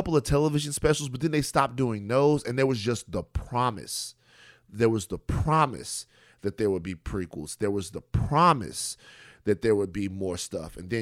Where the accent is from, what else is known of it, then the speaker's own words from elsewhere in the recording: Baton Rouge, Louisiana, United States; Remember, I'm from South Baton Rouge, Louisiana.